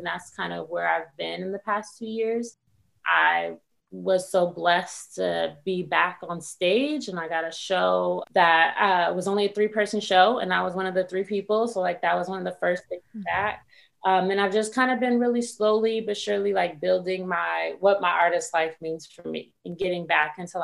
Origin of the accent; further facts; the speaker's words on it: California, United States; because growing up in the Bay Area, you know, part of social justice is giving back, paying forward, and we have been taught to be educators.